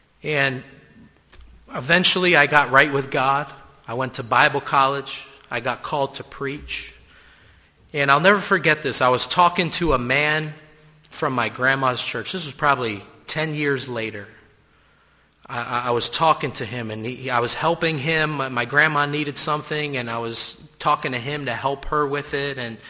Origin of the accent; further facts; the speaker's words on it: New York City, New York, United States; But I grew up in New York City, and I grew up Catholic.